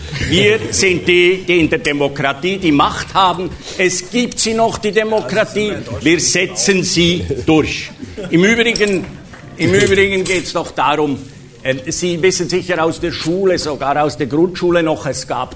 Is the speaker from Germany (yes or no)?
no; Switzerland; Ja, als Schweizer weiß ich nur, was die globalisierte Finanzwirtschaft